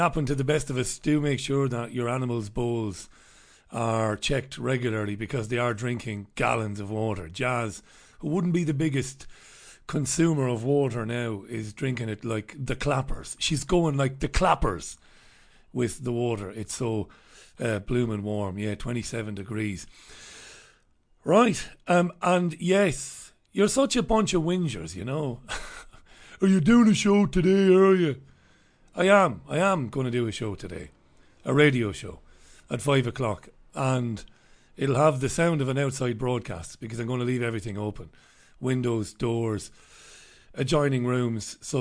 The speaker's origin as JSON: {"language": "English", "country": "Ireland", "moved": "yes", "said": "I'm an Irishman. I'm a proud Irishman. I'm an Irish Republican. I love Ireland. I bleed Ireland. I really do. Even though I've not been back for many years."}